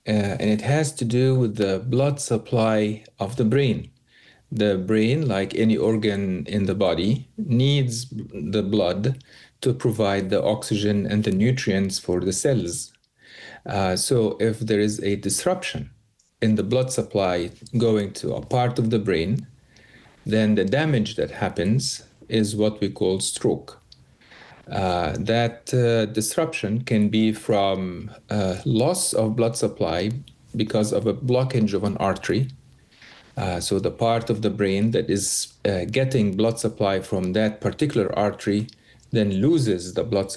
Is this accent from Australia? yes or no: no; Cairo, Cairo Governorate, Egypt; moved away as an adult; now in United States